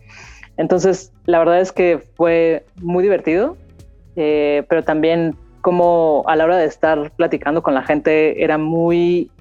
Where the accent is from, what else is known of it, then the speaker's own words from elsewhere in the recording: Chalcatzingo, Morelos, Mexico; este es Chalcatzingo, ¿no? Y este es de donde yo vengo.